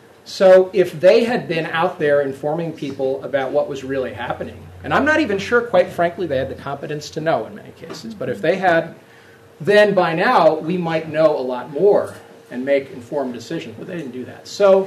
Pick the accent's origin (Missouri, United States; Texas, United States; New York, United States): New York, United States; Binghamton; We're from the Binghamton area, and we are surrounded by many communities like this.